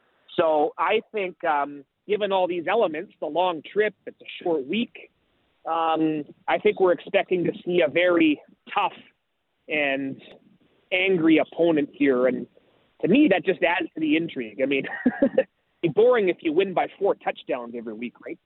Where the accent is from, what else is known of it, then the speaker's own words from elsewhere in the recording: Vancouver, British Columbia, Canada; I grew up in Greater Vancouver